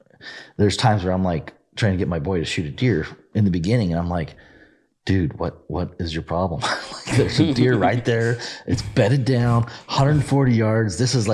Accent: Colorado, United States; But I grew up in Colorado and doing a lot of shooting and stuff like that with 22s and shotguns

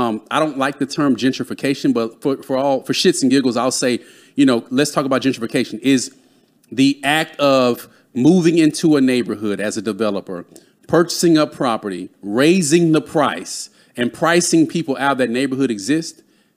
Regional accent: Dallas, Texas, United States; I'm from Dallas.

